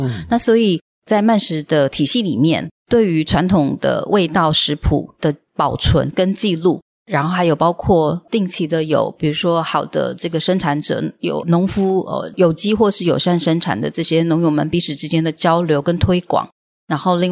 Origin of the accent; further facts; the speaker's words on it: Tainan, Taiwan; also born or lived in Taipei; now in Taitung, Taiwan; 你知道我是从台南来的。